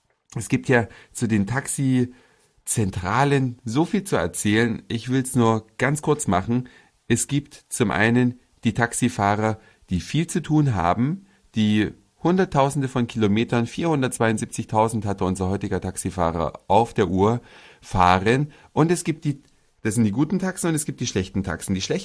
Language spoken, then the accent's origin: German; Hamburg, Germany; wo kommt ihr her? Ah, aus Hamburg.